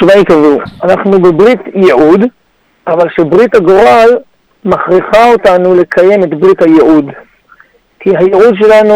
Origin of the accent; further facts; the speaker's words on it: Bnei Brak, Tel Aviv District, Israel; also born or lived in Jerusalem; now in Beit Shemesh, Israel; חונכתי וגדלתי בעיר הקודש בני ברק. את בחרותי העברתי בירושלים עיר הקודש. כיום נשוי, אבא לארבעה תוקים, וחי בבית שמש.